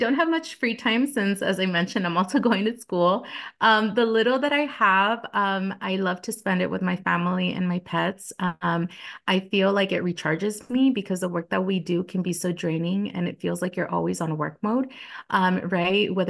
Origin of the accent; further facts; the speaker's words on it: Los Angeles, California, United States; now in San Antonio, United States; So as you mentioned … I am the daughter of Mexican immigrants and I grew up in Los Angeles in California.